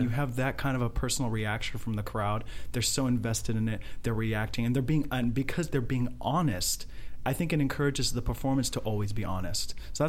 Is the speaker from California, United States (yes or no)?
yes; Thousand Oaks, California, United States; So it was just a really irreplaceable experience, and especially to do it in my hometown. I mean, you can't beat that. I mean, I grew up performing on that stage as a pianist.